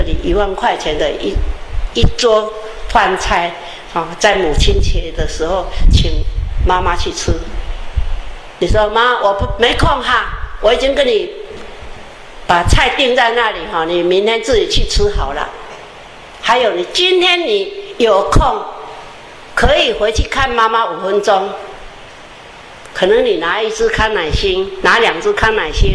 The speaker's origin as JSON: {"language": "Chinese", "country": "Taiwan", "said": "只是呢爸爸节我们台湾人啊"}